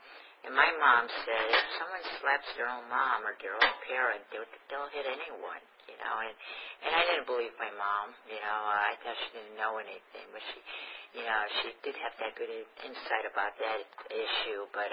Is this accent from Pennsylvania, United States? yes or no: yes; Pennsylvania, United States; also born or lived in New York; I got sober in upstate New York, and I grew up in Pennsylvania on a dairy farm, and it was very isolated and very cold and very lonely at times